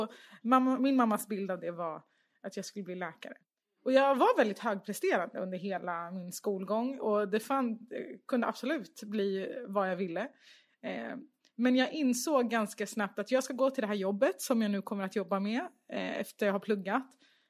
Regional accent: Stockholm, Stockholm County, Sweden; Sös föddes jag.

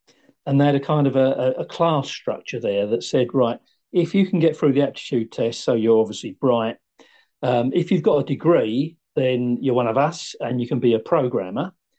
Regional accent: Peckham, London, United Kingdom; born there; I was born in, we can tell by my voice, I was born in Peckham in London, and from a very working class background, never had any money or anything. We had an outside loo and, you know, lived in a slum in the back streets of Peckham, just off the Old Kent Road.

